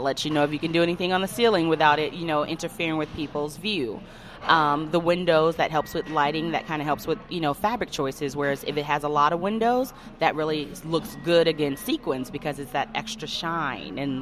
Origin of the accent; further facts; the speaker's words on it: Fort Lauderdale, Florida, United States; now in Des Moines, United States; I'm from Fort Lauderdale, Florida.